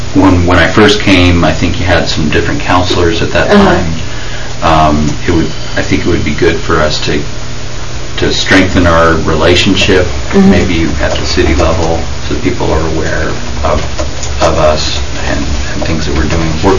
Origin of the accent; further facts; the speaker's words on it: Eugene, Oregon, United States; also born or lived in Pendleton; I grew up in Eugene, Oregonian, lived in Pendleton for a number of years